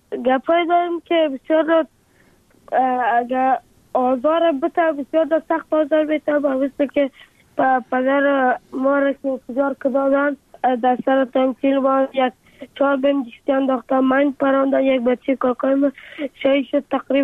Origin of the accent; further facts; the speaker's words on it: Afghanistan; افغانستان و وطن خودم را بسازم.